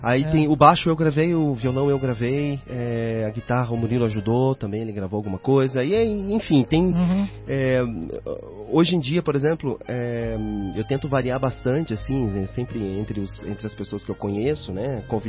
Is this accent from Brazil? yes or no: yes; Curitiba, Paraná, Brazil; Eu não nasci no Rio de Janeiro, eu não nasci na Bahia, talvez isso faz muita diferença. Eu não consigo identificar o samba como uma coisa curitibana, sabe? Ou pelo menos uma coisa minha.